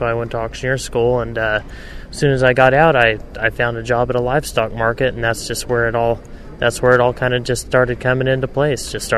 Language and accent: English; Los Banos, California, United States; As you said, I'm from Los Banos, California. It's about centrally located around in Central California